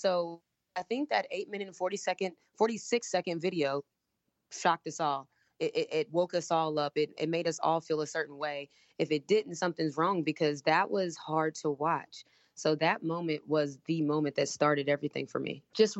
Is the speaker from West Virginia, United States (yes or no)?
yes; West Virginia, United States; Yeah, in West Virginia. So I grew up in West Virginia. So no surprise there that I was the only black student in class a lot of times when I was younger.